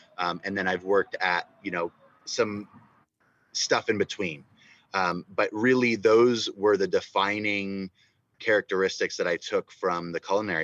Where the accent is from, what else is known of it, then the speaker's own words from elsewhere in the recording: New York, United States; born there; so I'm Middle Eastern. I was born in New York, but both my parents are, my biological parents are Jordanian and from the Middle East.